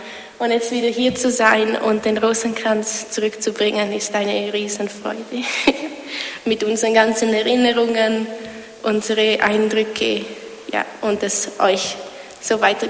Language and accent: German; Switzerland; Am Abend haben wir dann als Schweizer Gruppe noch fast 1,5 Stunden Lobpreislieder gesungen